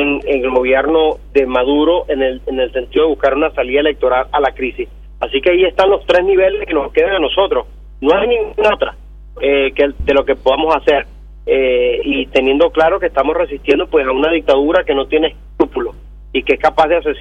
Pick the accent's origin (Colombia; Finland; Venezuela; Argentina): Venezuela; lo importante es que nosotros como venezolanos exijamos el cumplimiento de una elección presidencial